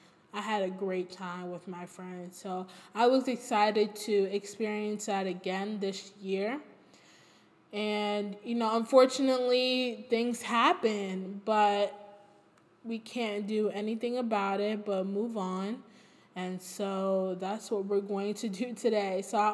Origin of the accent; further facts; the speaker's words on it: Brooklyn, New York, United States; I am 21 years old. I'm from Brooklyn, New York. And I attend Hampton University.